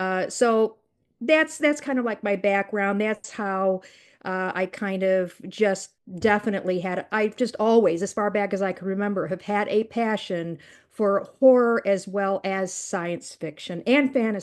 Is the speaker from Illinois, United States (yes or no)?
yes; Glenview, Illinois, United States; also born or lived in Chicago; I grew up in the Chicagoland area. I was born in Chicago and raised in a suburb called Glenview.